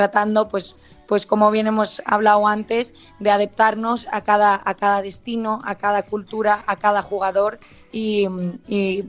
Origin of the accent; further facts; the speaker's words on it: Madrid, Community of Madrid, Spain; moved away as an adult; now in United States; soy madrileña, nací en Madrid, no me mudé a Estados Unidos hasta hace 4 años y pues llevo la cultura en mí